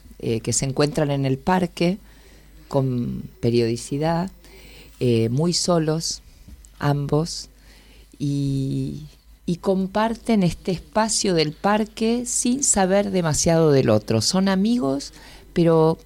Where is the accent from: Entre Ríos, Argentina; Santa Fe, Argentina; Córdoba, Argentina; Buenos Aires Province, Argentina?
Santa Fe, Argentina; Rosario; Soy de Rosario.